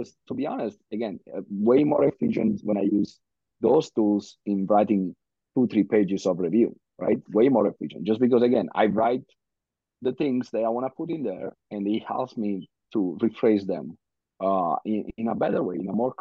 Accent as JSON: {"language": "English", "country": "Italy", "second_language": "English", "said": "I come from Italy where we write completely differently from that, right? On top yeah. of not being a native speaker."}